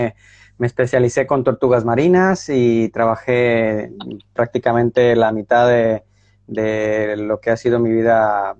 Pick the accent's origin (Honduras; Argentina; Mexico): Mexico; Yo no soy mexicano, me crié en México.